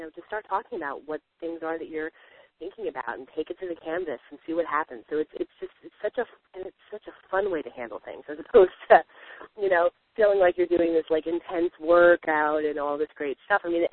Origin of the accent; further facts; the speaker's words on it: New Jersey, United States; For me, I'm from Jersey, so my hands start going when we start talking.